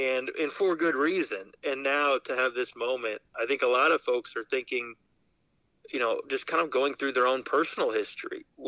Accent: Sedalia, Missouri, United States; I didn't watch hockey growing up. I grew up in Sedalia, Missouri. You know, we didn't really have a big hockey following of the Blues.

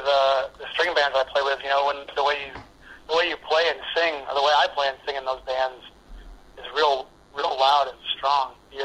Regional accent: Orcas Island, Washington, United States; now in Portland, United States; And I'm from originally from Washington State up in the San Juan Islands. There's an island called Orcas Island. Grew up up there on the island and moved down here in Oregon for college, and been here for a while.

